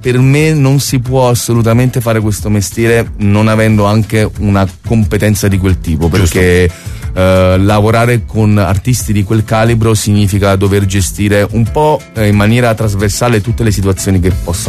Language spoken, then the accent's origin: Italian; Castellammare di Stabia, Campania, Italy; Stabiese, ma ormai sono 15 anni che sono su